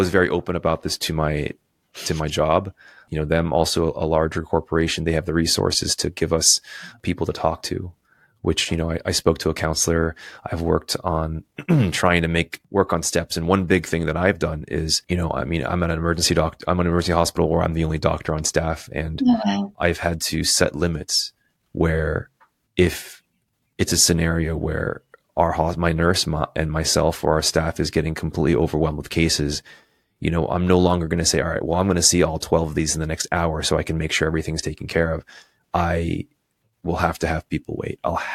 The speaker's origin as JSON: {"language": "English", "region": "California", "country": "United States", "said": "So I'm from California, so I watch a lot of, you know, I'm a big Warriors fan."}